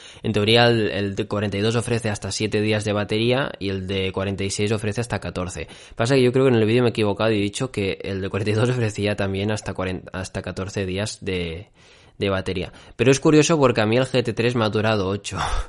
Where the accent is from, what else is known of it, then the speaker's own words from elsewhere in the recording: Catalonia, Spain; Al igual que yo, España es mi país, Cataluña es mi tierra.